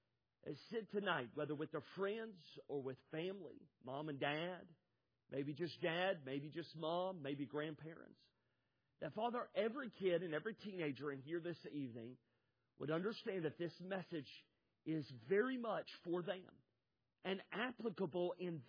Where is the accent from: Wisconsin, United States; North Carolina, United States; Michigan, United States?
North Carolina, United States; also born or lived in Alabama / Tennessee; much of our upbringing was in Alabama and North Carolina, although I was born in Tennessee. But in North Carolina, I remember growing up with my seven sisters.